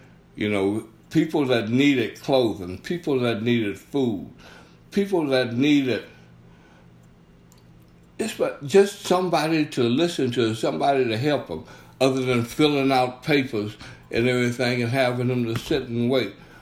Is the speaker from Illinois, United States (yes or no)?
no; Galveston, Texas, United States; being that I grew up in Galveston, and Galveston is constantly hit by hurricanes when I was young and everything